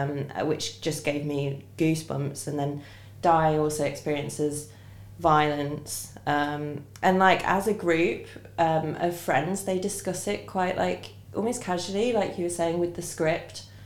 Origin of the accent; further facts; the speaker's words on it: Hucknall, East Midlands, United Kingdom; So a bit of a weird fact is that I grew up in Hucknall and actually went to the same school as Paris.